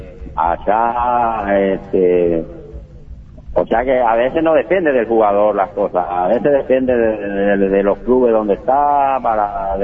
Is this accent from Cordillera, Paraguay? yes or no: yes; Caraguatay, Cordillera, Paraguay; born there; Y yo soy nacido en Caraguatay.